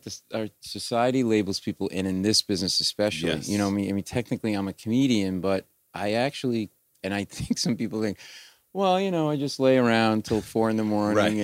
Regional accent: Rhode Island, United States; We're both from Rhode Island.

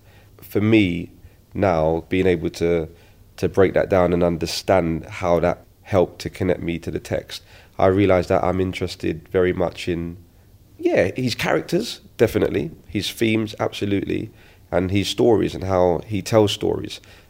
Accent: London, United Kingdom; as a youngster growing up in East London

